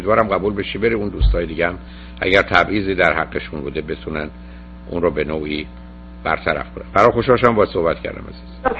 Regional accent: Iran; اگه به من بگی به عنوان یه ایرانی اینجا یا اونجا مسائل مشکلات داشتم

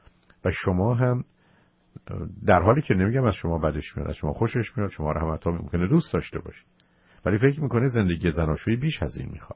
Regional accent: Iran; ببینید من امریکا رو دوست دارم، بعد ببینید من ایرانی هستم

